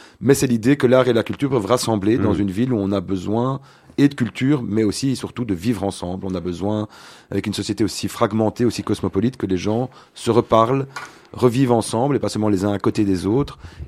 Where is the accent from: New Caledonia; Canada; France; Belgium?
Belgium; Brussels, Brussels-Capital Region; Je suis né à Bruxelles.